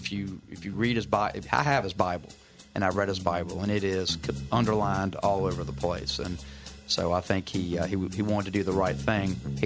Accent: Baton Rouge, Louisiana, United States; And then, of course, I'm from Baton Rouge

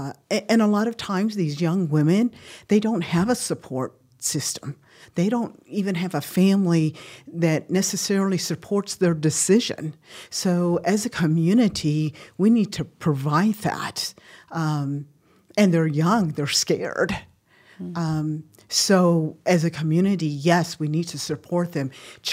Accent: Texas, United States; now in Sioux Falls, United States; I'm originally from Texas, and when I moved here, I had to make a big decision, and that was I couldn't find a job here.

